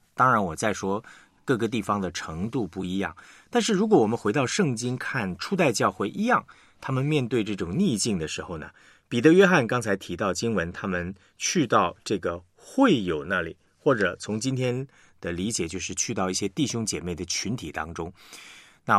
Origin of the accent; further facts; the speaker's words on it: China; 那么可能在我们中国人的观念里面呢，我们会觉得哎呀，这些是所谓的教会的领袖负责人。